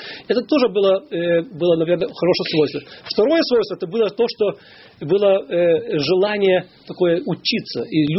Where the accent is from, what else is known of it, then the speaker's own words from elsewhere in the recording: Vilnius, Vilnius County, Lithuania; Но польский, я родился в Вильнюсе. Советский период, я ребенок в Вильнюсе.